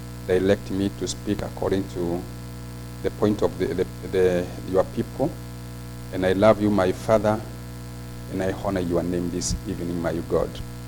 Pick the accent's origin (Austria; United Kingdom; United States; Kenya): Kenya; English is a second language; I'm from Kenya. I'm saved.